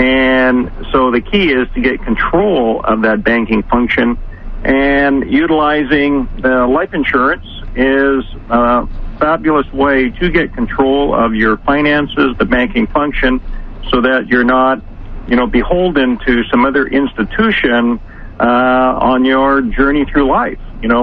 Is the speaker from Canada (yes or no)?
yes; Canada; now in United States; I'm Canadian as well, but then moved to the United States and was first introduced to it in the United States.